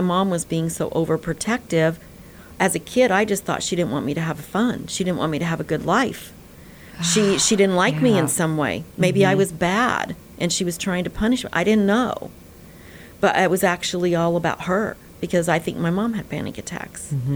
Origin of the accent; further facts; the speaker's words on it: Indiana, United States; we all know that we are from Indiana and we're originals.